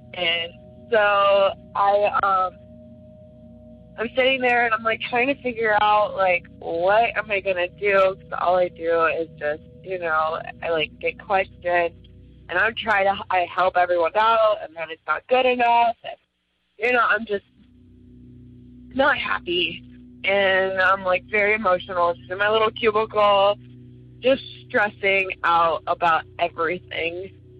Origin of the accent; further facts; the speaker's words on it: Atlanta, Georgia, United States; I'm from Atlanta.